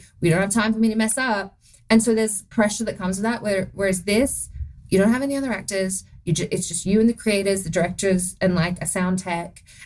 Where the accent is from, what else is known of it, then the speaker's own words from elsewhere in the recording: Australia; accent: Australian; now in United States; I think I've lived here so long. I'm married to an American. I've done it a lot now. And then on the Vampire Diaries, I was British. So that was a lot easier because that's very similar to Australian.